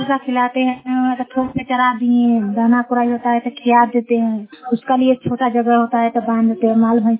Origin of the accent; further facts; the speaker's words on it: Akbarpur, India; अकबरपुर के।